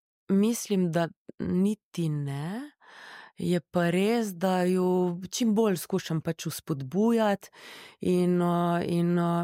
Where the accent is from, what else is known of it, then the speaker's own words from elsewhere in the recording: Koper, Coastal–Karst, Slovenia; born there; Meni se je zgodilo to v mojem rojstnem kraju. Jaz sploh nisem rabila nikam oriti.